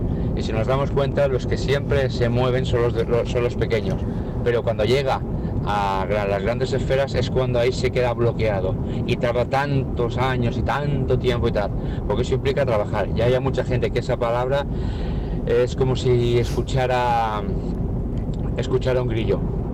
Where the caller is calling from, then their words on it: Menorca, Balearic Islands, Spain; de Menorca.